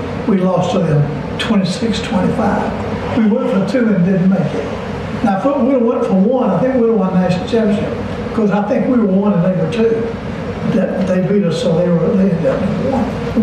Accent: Alabama, United States; We liked Florida because we were raised in Alabama, coached in Georgia.

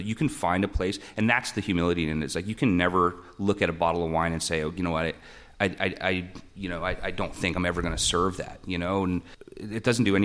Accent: Newfoundland and Labrador, Canada; I'm a Newfoundlander

